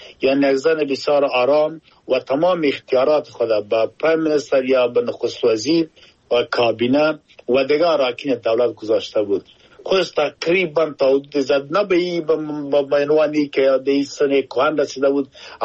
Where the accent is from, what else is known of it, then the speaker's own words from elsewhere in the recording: Afghanistan; now in United Kingdom; ما افغان هستم در انگلستان زندگی می کنم، این که خودم افغان هستم مسلمان